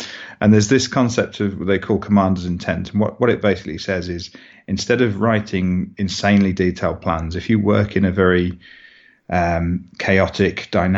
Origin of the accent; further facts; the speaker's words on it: Birmingham, West Midlands, United Kingdom; now in Huddersfield, United Kingdom; So I'm from Birmingham originally. My wife, I live up in Huddersfield nowadays